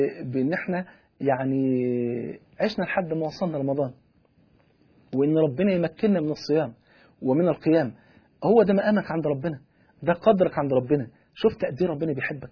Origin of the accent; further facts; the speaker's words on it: Egypt; عندنا في مصر هنا